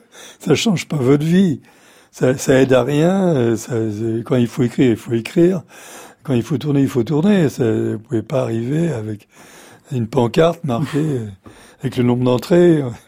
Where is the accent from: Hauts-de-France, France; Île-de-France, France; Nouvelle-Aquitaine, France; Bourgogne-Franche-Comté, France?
Île-de-France, France; Paris; On a grandi, tous vécu à Paris.